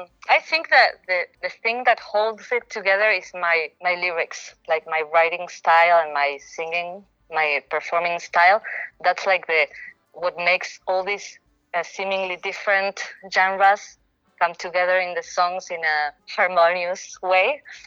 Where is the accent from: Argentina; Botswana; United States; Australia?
Argentina; Buenos Aires; I grew up in Buenos Aires, which is a massive city. So compared to that, I moved to a small city, like in my mind.